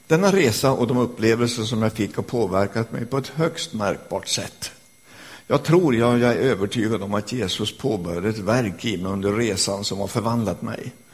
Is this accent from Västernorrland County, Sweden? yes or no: no; Jämtland County, Sweden; jag kommer från Jämtland.